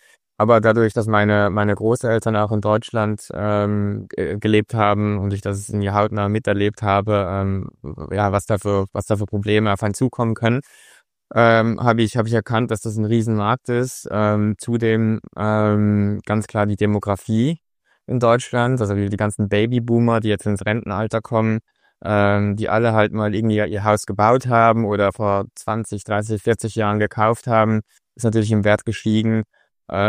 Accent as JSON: {"language": "German", "country": "Switzerland", "said": "ich komme ja aus der Schweiz"}